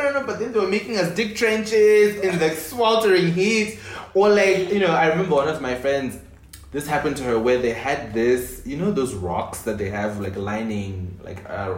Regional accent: Harare, Zimbabwe; now in Johannesburg, South Africa; Slowly and interestingly, Harare. Mm-hmm. So I think those are some of the places I'm local to.

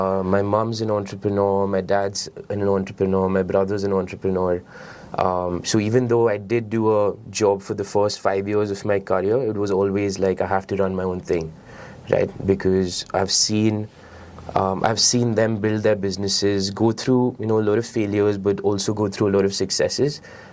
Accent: Delhi, India; also born or lived in Singapore; I was born and brought up in Delhi. I was chose to go to Singapore because it was, you know, close by, financial hub, seemed like a good place.

